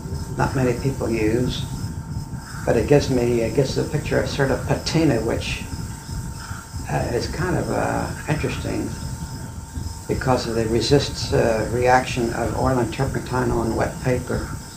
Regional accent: Swarthmore, Pennsylvania, United States; from the time I was six, I grew up in Swarthmore, Pennsylvania.

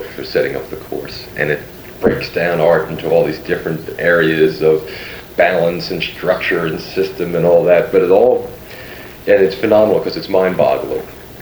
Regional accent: Brooklyn, New York, United States; I grew up in Brooklyn, New York, and a lot of artists have come out of Brooklyn

